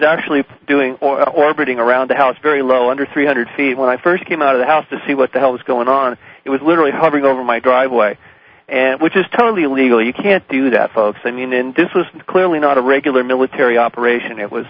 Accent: United States; I am not a terrorist. I'm simply an American citizen exercising my First Amendment, my freedom of speech.

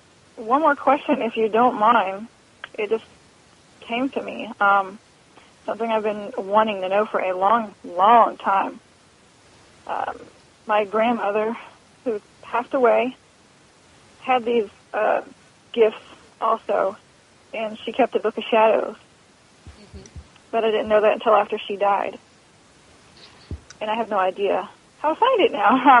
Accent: the South, United States; because, well, we grew up in the South.

